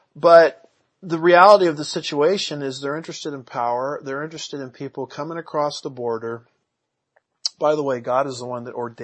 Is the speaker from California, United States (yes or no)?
yes; California, United States; And this is how they flipped my home state of California.